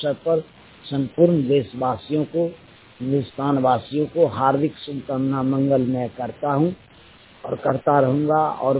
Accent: Bihar, India; now in Odisha, India; ग्राम पंचायत बाजीपुर बम्बैया, प्रखंड बिहितीपुर, जिला समस्तीपुर का रहने वाला हूँ। फिलहाल में उड़ीसा में अभी काम करता हूँ।

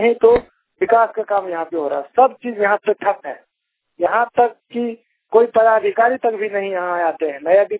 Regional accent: India; मैं नयाडी पंचायत का हूँ।

